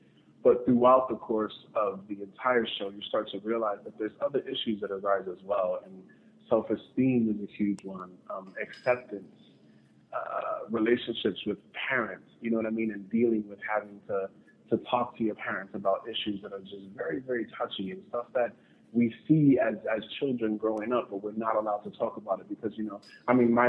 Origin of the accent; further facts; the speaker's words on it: New York City, New York, United States; Well, I'm originally from New York City, the South Bronx, and I am an actor.